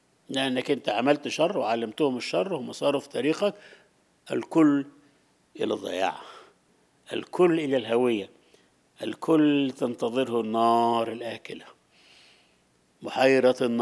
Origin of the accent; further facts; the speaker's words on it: Egypt; زمان كان مشهور عندنا في مصر حكاية،